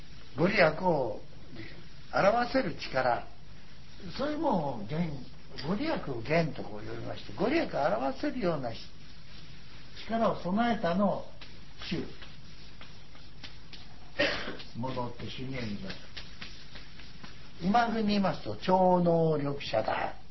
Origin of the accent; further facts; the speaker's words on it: Kanto, Japan; 私はこれ分かんなかった。関東育ちは弦があるということが分からなかった。